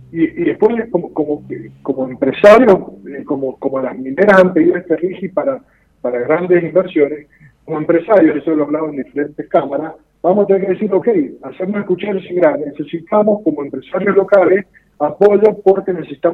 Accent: Barreal, San Juan, Argentina; Fuimos los primeros, para que tengan idea, en llegar a los Azules, porque somos de Barreal, por conocedores de la cordillera.

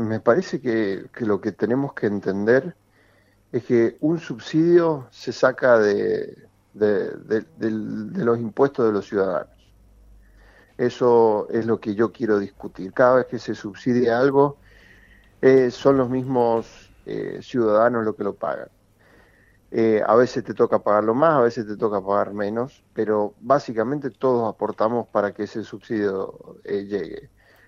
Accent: San Juan, Argentina; Yo me siento sanjuanino, pero también somos todos argentinos.

